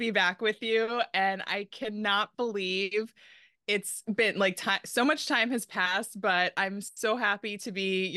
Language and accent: English; New York, United States; Yeah, like you said, I'm born and raised in New York, and my love for New York never dies.